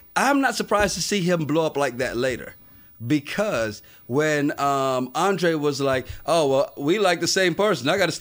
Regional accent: Montserrat; also born or lived in St. Kitts; Oh, so I was born in St. Kitts, grew up mostly in Montserrat. And Montserrat's the one with the active volcano right now.

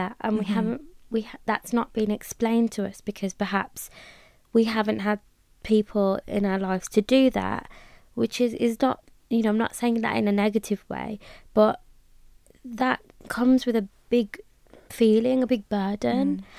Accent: Birmingham, West Midlands, United Kingdom; here I get asked to where are you from, I say Birmingham, and they say no, where you're really from.

